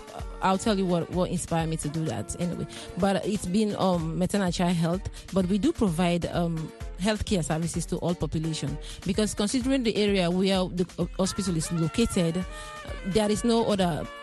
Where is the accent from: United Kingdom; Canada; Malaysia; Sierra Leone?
Sierra Leone; born or raised there; now in United States